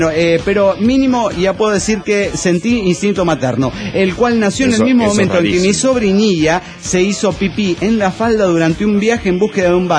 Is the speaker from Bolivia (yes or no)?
yes; Cochabamba, Bolivia; de Cochabamba, Bolivia.